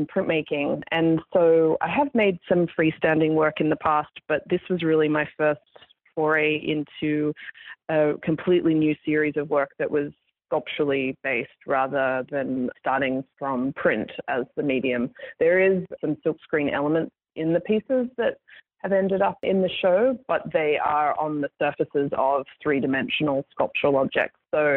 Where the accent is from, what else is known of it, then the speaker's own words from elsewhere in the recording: Australia; I think growing up in Australia, which has so much unique plant life